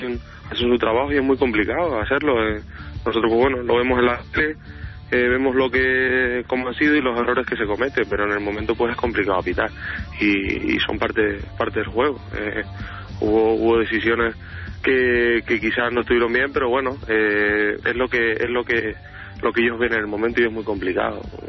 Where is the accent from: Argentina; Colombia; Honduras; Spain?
Spain; Canary Islands; Desde que vine, salí de Canarias, bueno